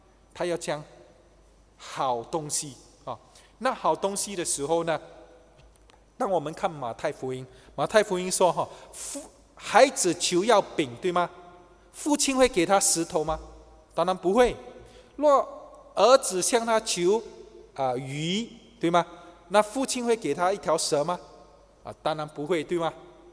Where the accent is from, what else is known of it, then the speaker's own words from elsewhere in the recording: Singapore; 就好像我们新加坡人没有看过下雪